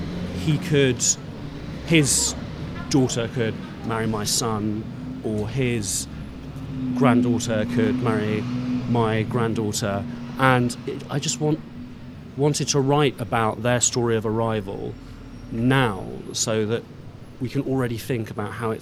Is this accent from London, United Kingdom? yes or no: yes; London, United Kingdom; born there; I was born in London, but I no longer recognise this city.